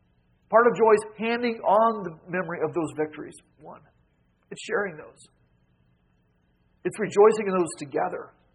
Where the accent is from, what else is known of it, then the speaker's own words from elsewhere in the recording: Idaho, United States; But we grew up in Idaho, only became a state in 1898.